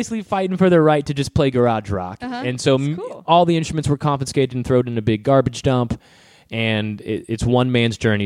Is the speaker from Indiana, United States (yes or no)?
yes; Indiana, United States; No. I'm from Indiana.